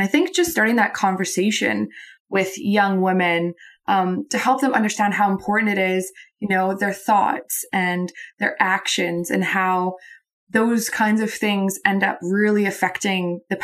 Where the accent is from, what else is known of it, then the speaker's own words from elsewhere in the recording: Calgary, Alberta, Canada; now in Australia; I'm from Calgary, Alberta.